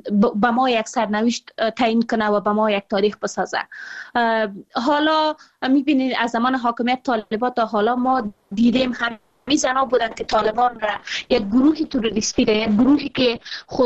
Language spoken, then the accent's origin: Persian; Afghanistan; من حیث یک شهروند افغانی، من حیث زنهای مبارز افغانستان، من حیث کسایی که در افغانستان در آب و هوای افغانستان بزرگ شدیم